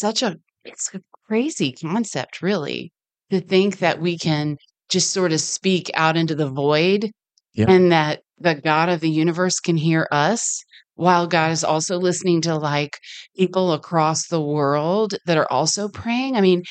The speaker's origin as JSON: {"language": "English", "region": "Florida", "country": "United States", "tie": "born or raised there", "said": "I grew up in Florida where there was a lot of partying."}